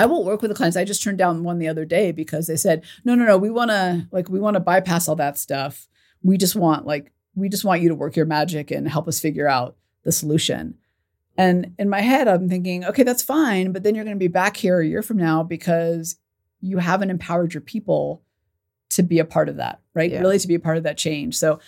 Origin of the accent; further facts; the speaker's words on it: California, United States; Because I grew up in California. So I kind of both coasts, right?